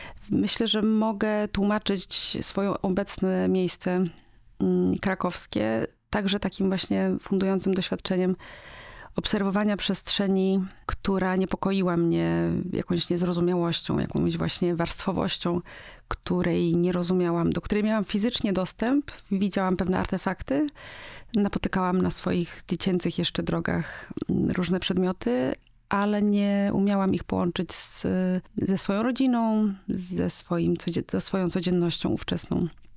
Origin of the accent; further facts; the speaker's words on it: Gdańsk, Pomeranian Voivodeship, Poland; Mieszkałam na wyspie pierwsze 20 lat życia i w dużej mierze mnie ona ukształtowała. Jak przyjechałam do Krakowa, zyskałam taki przydomek